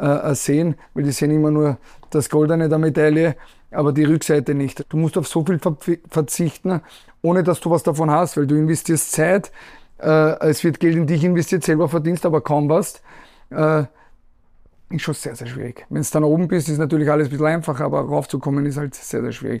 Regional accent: Vienna, Austria; In meinem kleinen Ghetto im 16. Bezirk, wo ich aufgewachsen bin, wo unser Verein ist, wo ich wohne oben am Wilhelminenberg

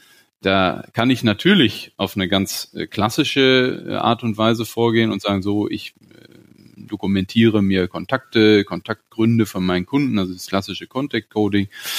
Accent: Gütersloh, North Rhine-Westphalia, Germany; Ich bin eben auch in Gütersloh aufgewachsen.

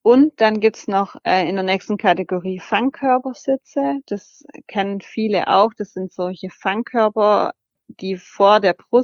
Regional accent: Esslingen, Baden-Württemberg, Germany; also ich komme ja aus Esslingen

